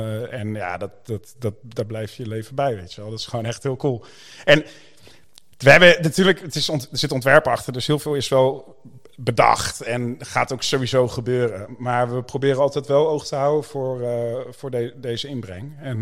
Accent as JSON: {"language": "Dutch", "region": "Gelderland", "country": "Netherlands", "tie": "born or raised there", "said": "Die gevangenis, ik fietste daar 1500 keer in mijn jeugd langs toen ik naar school ging. En ik kom daar ook vandaan. En ik praat geen plat"}